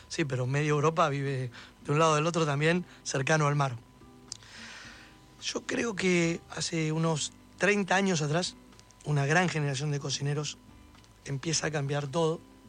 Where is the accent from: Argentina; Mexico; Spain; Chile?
Argentina; somos argentinos, no dejemos de lado la parrilla.